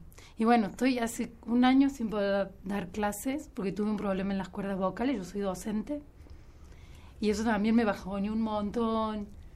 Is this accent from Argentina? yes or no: yes; Valle Hermoso, Córdoba, Argentina; Yo soy de Vallehermoso. Y me vine a estudiar a Córdoba a los 17, 18, como hacemos la mayoría de los chicos del interior.